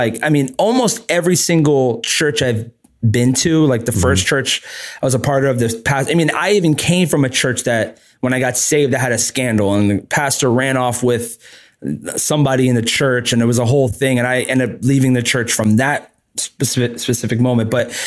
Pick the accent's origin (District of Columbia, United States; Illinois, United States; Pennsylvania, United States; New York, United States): New York, United States; I'm from New York.